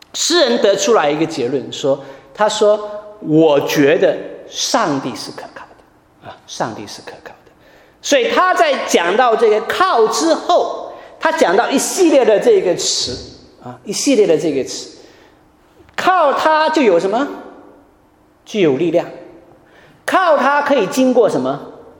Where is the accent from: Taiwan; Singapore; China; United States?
China; Wenzhou, Zhejiang; now in Nanjing, China; 我是温州人，然后中国有这个户籍制度，那所以我到外面去的时候，我常常要办暂住证。那我在南京待了五六年了，